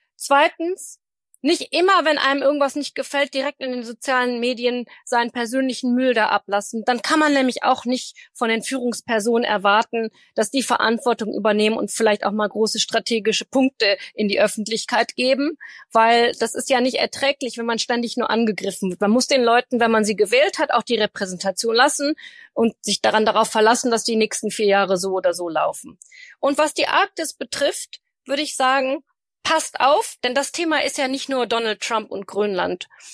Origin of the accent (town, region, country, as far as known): Germany